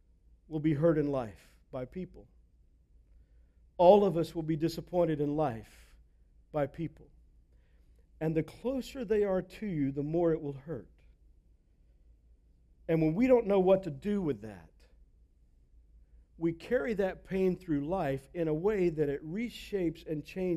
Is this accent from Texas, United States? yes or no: yes; Texas, United States; When I was a kid growing up in Texas, I had two younger brothers.